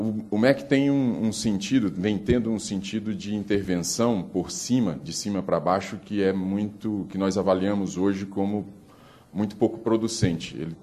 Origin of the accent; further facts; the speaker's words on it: Piauí, Brazil; do interior do Piauí, de onde eu venho